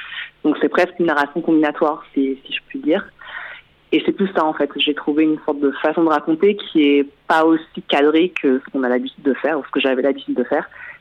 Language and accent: French; Île-de-France, France; Je suis née en France, dans le sud de la France, et je suis montée en banlieue parisienne, voilà, toute mon enfance.